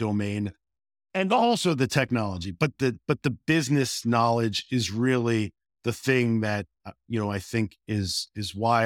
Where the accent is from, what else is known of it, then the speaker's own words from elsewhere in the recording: New Jersey, United States; moved away as an adult; now in Boston, United States; So I grew up in Jersey. I think we established my Jersey connection, but I ended up in the Boston area after college because I followed a girl here.